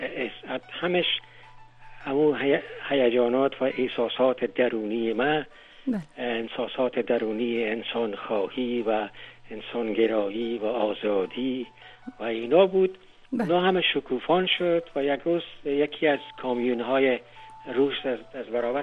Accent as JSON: {"language": "Persian", "region": "Kabul", "country": "Afghanistan", "moved": "yes", "lives_now": "United States", "said": "تقریبا 39 سال قبل از امروز از کابل مهاجرت کردیم به پاکستان و هندوستان و ایتالیا و بالاخره سرانجام آمدیم به امریکا."}